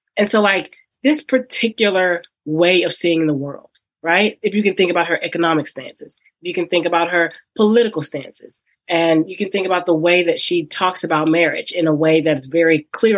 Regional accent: Texas, United States; I'm from Texas.

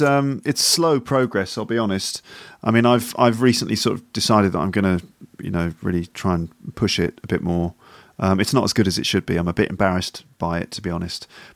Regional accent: England, United Kingdom; And so I, as an English person, I say, oh, you know, because I sort of round the sound off.

